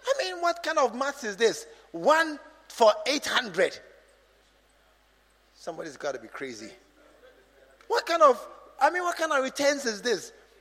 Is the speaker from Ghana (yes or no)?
yes; Accra, Greater Accra, Ghana; moved away; I've left my hometown. I've left Accra. I've come to this place.